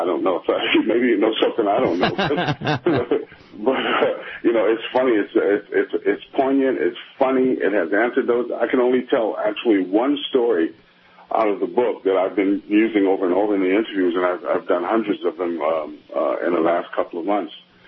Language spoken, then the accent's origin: English; New York, United States; And we had just returned from New York City. I grew up in New York